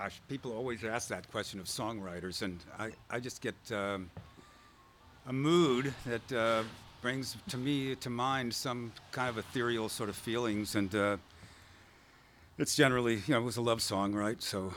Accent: Maryland, United States; Southern Maryland, about a half hour out of D.C., and right across the river, Potomac River, from Alexandria, Virginia. And it was, you know, tobacco country when I was a kid.

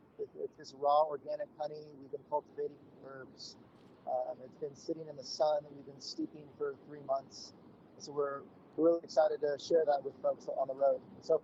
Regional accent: California, United States; I was born in California, raised in the Sierra Foothills of California.

